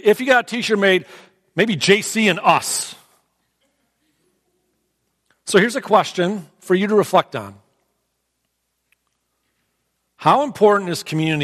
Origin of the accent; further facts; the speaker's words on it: Clinton Township, Michigan, United States; I mentioned before that I was born and raised Catholic over in Clinton Township.